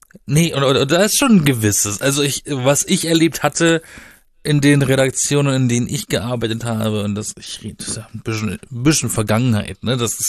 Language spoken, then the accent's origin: German; Baden-Baden, Baden-Württemberg, Germany; moved away as an adult; now in Berlin, Germany; Und zwar komme ich ja aus Baden-Baden.